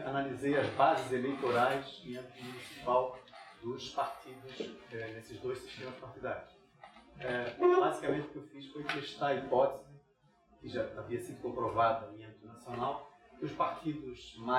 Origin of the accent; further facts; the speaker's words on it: Florianópolis, Santa Catarina, Brazil; also born or lived in Rio de Janeiro; Eu sou natural aqui de Florianópolis, fiz o ensino fundamental e médio em parte de Florianópolis, em parte do Rio de Janeiro.